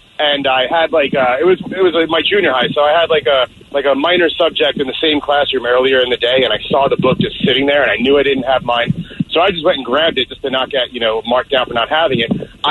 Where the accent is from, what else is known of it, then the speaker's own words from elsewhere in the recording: East Coast, United States; I grew up on the East Coast. And so it was Action Park.